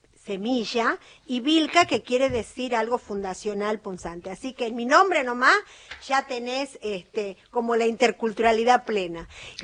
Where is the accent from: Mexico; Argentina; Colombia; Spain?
Argentina; La Quiaca, Jujuy; Entonces, primero, La Quiaca, mi pueblo natal